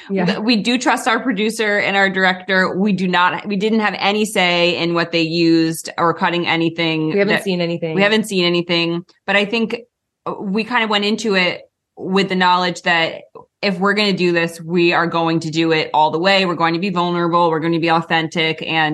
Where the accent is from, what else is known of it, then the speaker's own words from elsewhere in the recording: Rhode Island, United States; The fact that we grew up in Rhode Island and the juxtaposition of Rhode Island and LA life is just so different from that show.